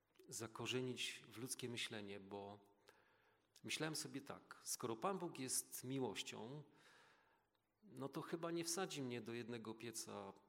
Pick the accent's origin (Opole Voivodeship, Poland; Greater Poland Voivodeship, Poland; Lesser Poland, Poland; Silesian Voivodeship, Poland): Silesian Voivodeship, Poland; Wisła; pochodzę z Wisły, on wiązał z tym takie nadzieje. To taka malutka mieścinka, malutka społeczność, tam wszyscy się znali.